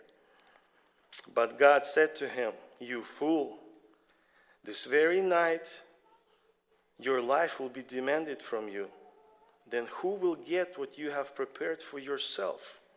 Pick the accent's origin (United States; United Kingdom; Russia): Russia; I remember growing up in Russia, I was 8, 9 years old, just like my kids.